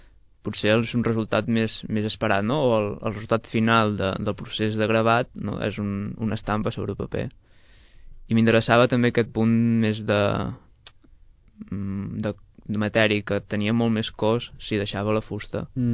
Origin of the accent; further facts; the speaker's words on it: Olot, Catalonia, Spain; Jo sóc d'Olot